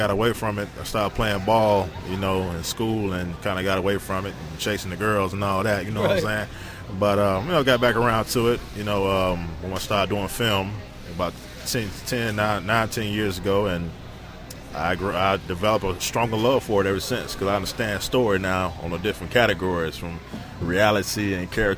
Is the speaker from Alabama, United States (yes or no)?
yes; Birmingham, Alabama, United States; I'm from Birmingham, Alabama.